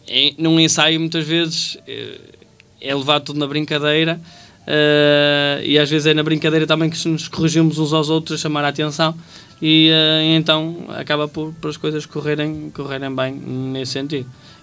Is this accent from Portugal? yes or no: yes; Cristelo, Portugal; sou natural de Cristelo, nasci lá e resido atualmente lá até.